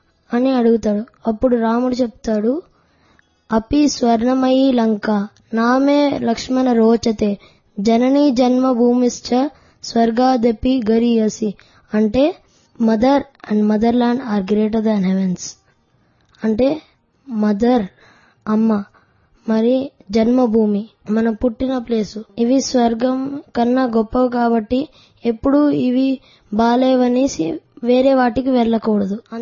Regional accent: Visakhapatnam, Andhra Pradesh, India; నేను వైజాగ్ నుంచి వస్తున్నాను. నేను 7th క్లాస్ చదువుతున్నాను.

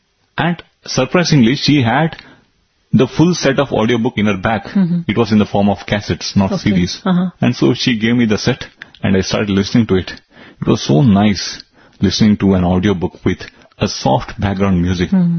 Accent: South India, India; accent: South Indian; English is a second language; initially my accent was not so clean. It had a lot of South Indian accent

